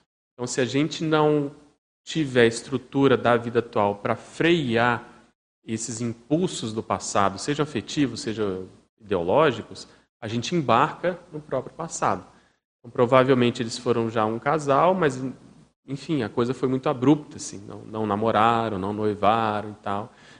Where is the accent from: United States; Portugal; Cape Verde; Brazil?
Brazil; Brasília, Federal District; Eu, como sou de Brasília, vejo muito caso, né?